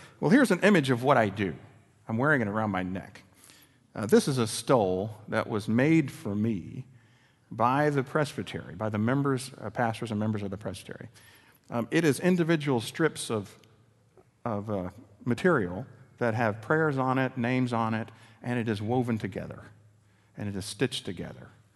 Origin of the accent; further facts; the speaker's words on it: Georgia, United States; now in San Francisco, United States; In case you hadn't noticed, I'm not from quite around here. I grew up in Georgia before I moved west, before God called me and my wife west to be with you all.